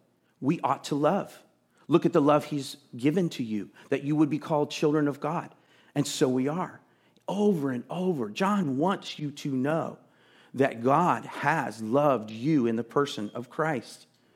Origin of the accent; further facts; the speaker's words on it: Texas, United States; I'm from Texas, which isn't really the South, but it's close. We use phrases.